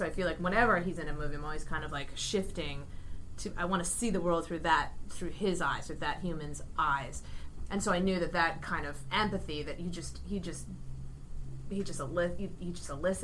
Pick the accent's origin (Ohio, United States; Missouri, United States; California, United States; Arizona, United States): Ohio, United States; I grew up in Ohio.